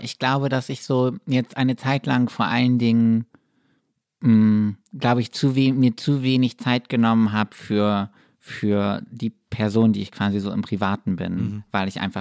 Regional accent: Würzburg, Bavaria, Germany; now in Berlin, Germany; Ja, voll, weil also ich bin aus Würzburg nach Berlin gezogen.

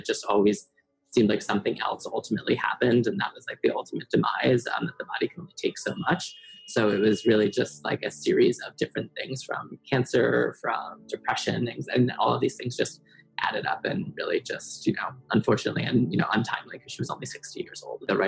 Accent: New Jersey, United States; now in Manhattan, United States; I'm in Manhattan. I've been here for almost 12 years. I grew up in New Jersey.

